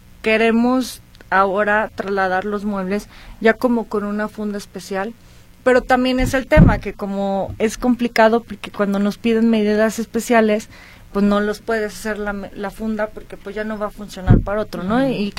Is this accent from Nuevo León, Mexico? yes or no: no; León, Guanajuato, Mexico; born there; Me gustaría tener otra en donde nací con mi familia en León, Guanajuato.